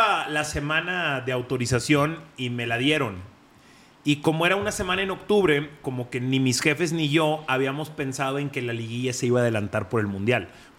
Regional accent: Monterrey, Nuevo León, Mexico; now in Mexico City, Mexico; cuando llegué de Monterrey a la CDMX, que estoy por cumplir en enero ya 4 años viviendo aquí

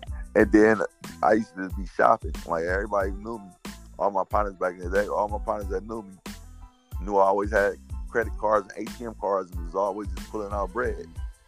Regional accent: Oakland, California, United States; I'm from Oakland, born and raised in Oakland. I was raised in Funktown.

